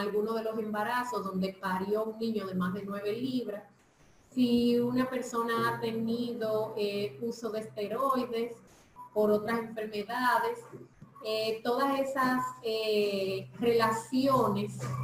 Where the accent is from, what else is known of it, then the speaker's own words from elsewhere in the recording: Dominican Republic; born there; si nací siendo negra, si nací siendo dominicana, quitarme mi raza o mi grupo étnico.